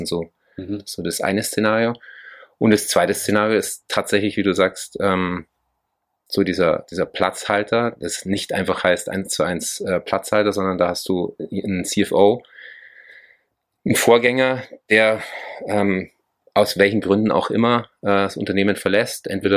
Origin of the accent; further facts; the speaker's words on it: Augsburg, Bavaria, Germany; Ich komme aus Augsburg, bin 42 Jahre alt